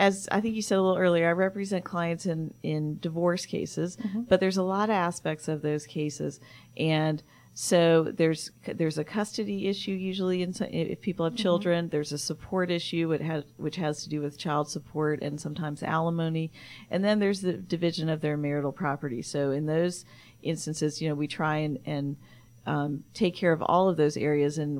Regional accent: Atlanta, Georgia, United States; I grew up here in Atlanta, and I went to Riverwood High School.

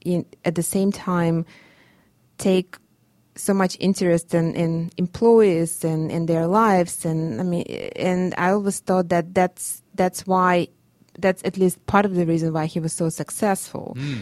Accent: Russia; English is a second language; now in United States; growing up in Russia, I never thought I was going to be a career woman

